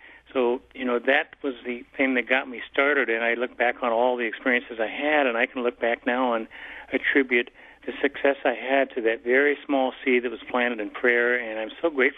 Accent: Wichita, Kansas, United States; Well, I grew up in Wichita, Kansas

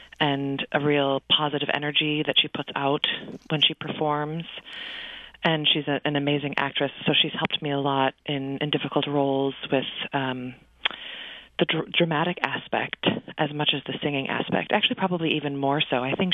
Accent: Birmingham, Michigan, United States; also born or lived in Bloomfield Hills; when I was growing up in Birmingham and Bloomfield Hills area.

